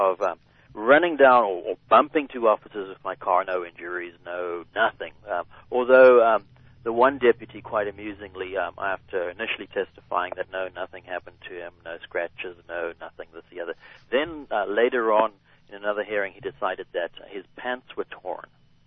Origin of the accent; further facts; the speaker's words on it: South Africa; born there; also born or lived in England; I was born in South Africa. I was educated in England, went to university in England. I've been in boarding schools, British-type boarding schools.